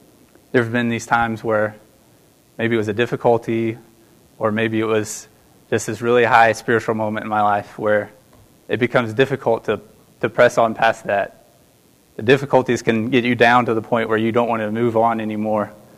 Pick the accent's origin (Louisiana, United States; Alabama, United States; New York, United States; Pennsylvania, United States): Alabama, United States; As most of you know, I'm from Alabama.